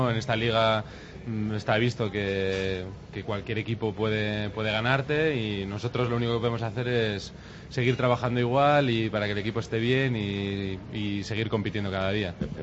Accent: Basque Country, Spain; Y además soy vasco, o sea que es así.

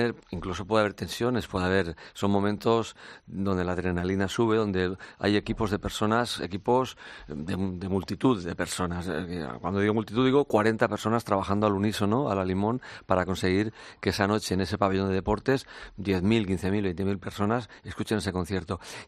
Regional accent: Barcelona, Catalonia, Spain; mi ciudad es Barcelona, yo nací en Barcelona, y es una ciudad que adoro

